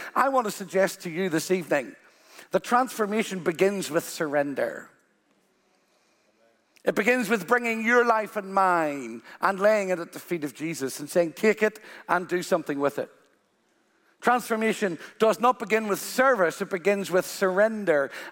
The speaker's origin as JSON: {"language": "English", "country": "Ireland", "said": "No, I'm Irish, but I'm a redeemed man who loves to dance"}